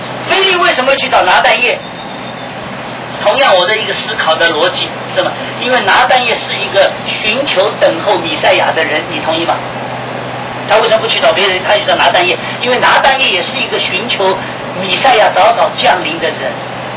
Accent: Taiwan; also born or lived in China / Thailand / Shanghai; 就像我生是生在中国，长是长在这个台湾，是不是？真正的工作是在泰国，所以我在泰国时间最久嘛， 我说我13年在上海，19年在台湾，我有20多年时间在泰国。

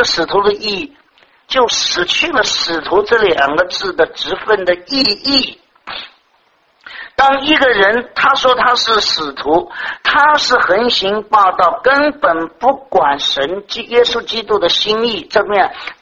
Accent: Shanghai, China; 就像我们上海人讲的空心大老官

